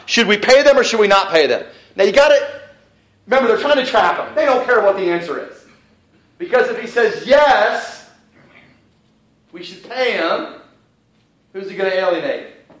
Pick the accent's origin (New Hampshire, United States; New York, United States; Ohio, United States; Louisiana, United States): Ohio, United States; Cincinnati; When I grew up in Bible classes in Cincinnati, and then after I moved eventually, I noticed that every time we came to this passage, people would talk about taxes.